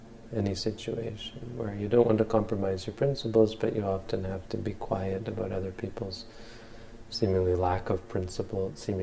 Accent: Ontario, Canada; I grew up in Northern Ontario, and you broke sticks like this.

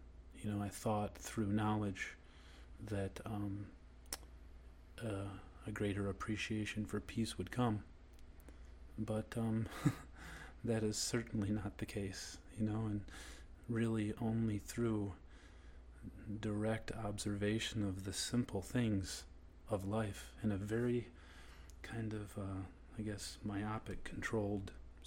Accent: New York, United States; New York, and I just completed my program.

